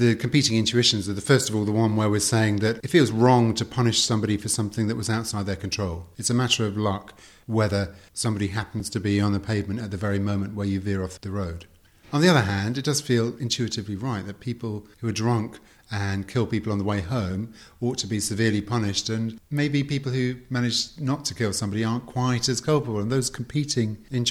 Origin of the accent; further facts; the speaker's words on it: United Kingdom; born there; it's a matter of luck that I was born in Britain then in a relatively peaceful time and not in Nazi Germany, for instance.